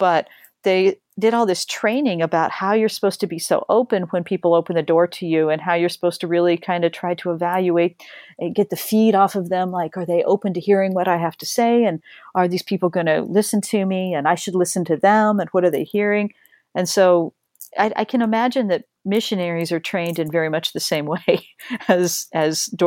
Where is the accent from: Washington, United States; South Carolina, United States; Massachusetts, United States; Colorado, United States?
Colorado, United States; I just grew up with a lot of them. And I think growing up in Colorado, it was more of a familiarity thing